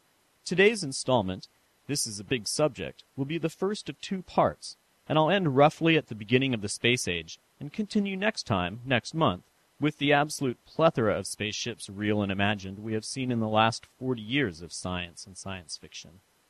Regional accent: San Francisco, California, United States; My last installment was a bit of a travelogue as I visited my hometown of San Francisco and then jetted off to Chicago and Notre Dame University for a conference.

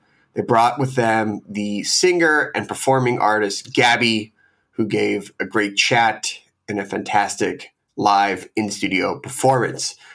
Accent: Philadelphia, Pennsylvania, United States; I grew up in Philadelphia, which is about like 2.5 hours outside the city.

